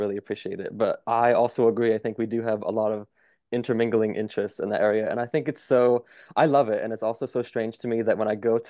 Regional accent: Pennsylvania, United States; now in Lancaster, United States; But yeah, I grew up in Pennsylvania. I lived for most of my youth in central Pennsylvania. So it's pretty much the middle of nowhere, like Hicktown.

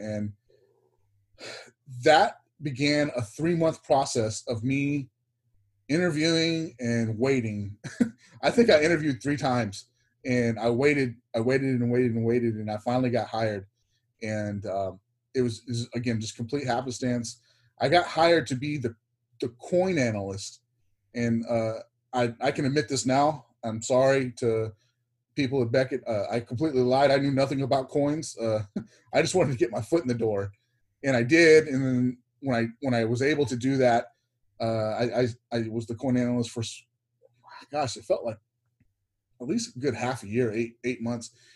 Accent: Texas, United States; Lived growing up in Texas.

